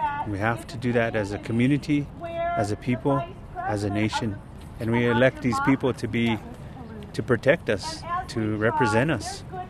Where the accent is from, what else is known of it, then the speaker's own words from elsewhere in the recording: North Dakota, United States; now in Northglenn, United States; I am a Lakota from Standing Rock, and I live here in Colorado in North Glen